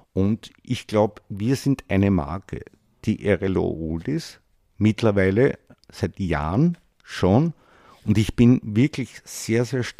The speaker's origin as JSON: {"language": "German", "region": "Vienna", "country": "Austria", "tie": "born or raised there", "said": "Ja, ich bin im 20. Bezirk auch aufgewachsen und dann notfalls, in dem Sinn mit meinen Eltern, da war ich 15, sind wir im 22. Bezirk gewohnt."}